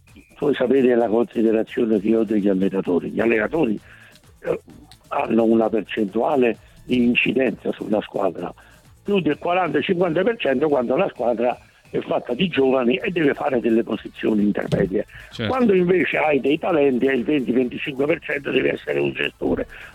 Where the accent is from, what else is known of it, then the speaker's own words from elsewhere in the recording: Nola, Campania, Italy; mi sembrano calciatori della mia città d'origine, Nola, che tiene la maglia bianconera